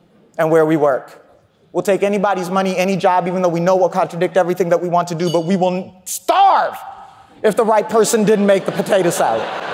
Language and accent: English; Kenya; now in United States; So I belong in this room as much as I belong in Kenya.